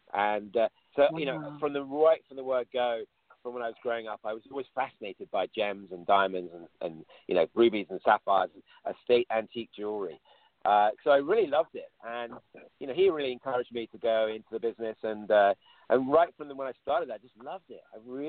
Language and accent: English; England, United Kingdom; also born or lived in New York, United States; now in Los Angeles, United States; I think being an … as the song goes with … it's a great thing.